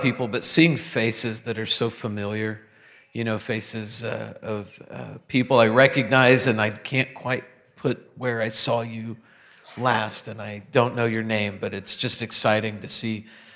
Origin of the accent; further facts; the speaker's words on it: Birmingham, Alabama, United States; I would take it back to my hometown, Birmingham, Alabama